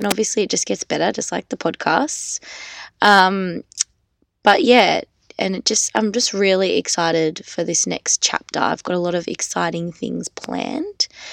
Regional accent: Australia

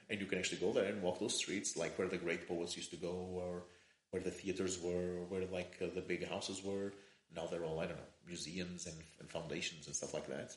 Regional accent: Portugal; I'm from Portugal, in which the Holy Mother Church has had a hold for a very, very long time.

